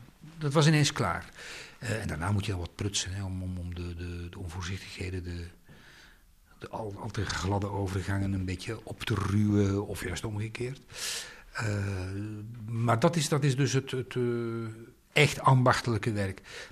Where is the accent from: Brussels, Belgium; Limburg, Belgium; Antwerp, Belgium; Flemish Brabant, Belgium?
Brussels, Belgium; born there; also born or lived in Netherlands; Ik ben geboren in Brussel. Ik heb in Nederland leren praten.